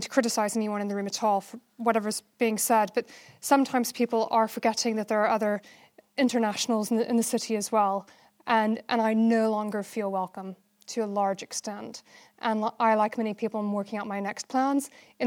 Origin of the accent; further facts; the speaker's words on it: United States; moved away as an adult; now in United Kingdom; I'm an American who's made Britain my home since 2000, so for 16 years.